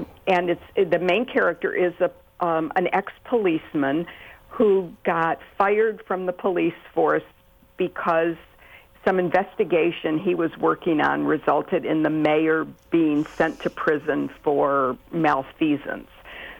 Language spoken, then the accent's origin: English; Detroit, Michigan, United States; But I have to say, I grew up in the city of Detroit, and I was there when the riots took place in 1968